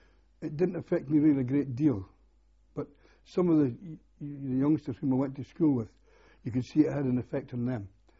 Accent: Hamilton, Scotland, United Kingdom; born there; I was born in Hamilton, Scotland.

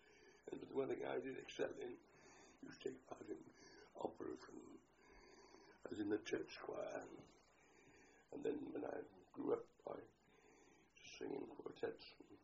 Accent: Morpeth, North East England, United Kingdom; born there; I was born in Morpeth, in Northumberland, on the 29th of May, 1917.

